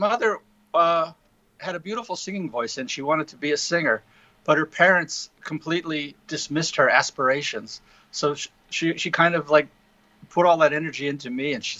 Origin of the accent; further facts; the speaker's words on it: Orfield, Pennsylvania, United States; In Orfield, Pennsylvania. The sticks.